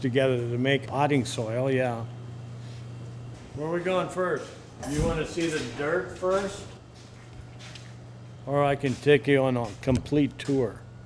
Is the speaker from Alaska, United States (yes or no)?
yes; Seward, Alaska, United States; I grew up in a little log cabin right where these birds are right now.